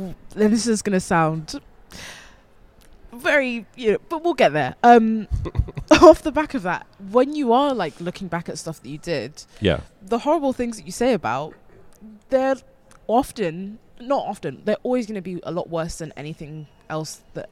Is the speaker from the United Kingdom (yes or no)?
yes; London, United Kingdom; I drop my letters a lot, like at the end. But I'm like, I'm from London, that's just what we do.